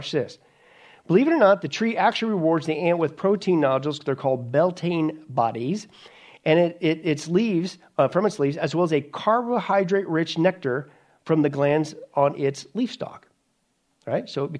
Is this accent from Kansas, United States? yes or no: yes; Kansas, United States; also born or lived in Nebraska; Yeah, again, I grew up in Kansas and Nebraska, folks.